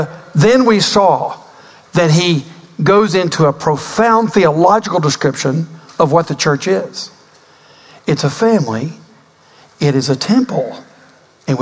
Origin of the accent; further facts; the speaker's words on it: Southern United States, United States; But I want to say, as a Southerner, as I was walking across the old Montgomery Highway, I could have sworn I saw a squirrel with a parka on.